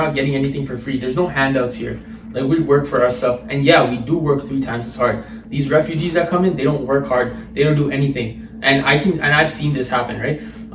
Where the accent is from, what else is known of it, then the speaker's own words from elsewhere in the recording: Canada; and I am Canadian.